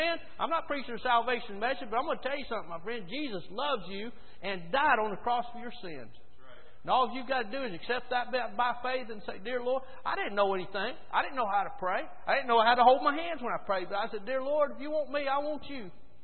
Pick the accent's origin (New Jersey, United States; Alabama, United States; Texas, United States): Alabama, United States; Warrior; I grew up in Jolly Trailer Park, the poorest place in town. the ghettos of the South are the little poor trailer parks, okay?